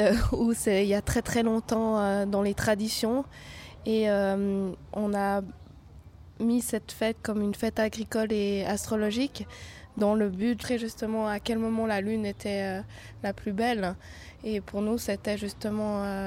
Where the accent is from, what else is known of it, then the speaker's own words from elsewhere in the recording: Vietnam; Et en même temps, en tant que Vietnamien, on a ce côté traditionnel que la famille est très important.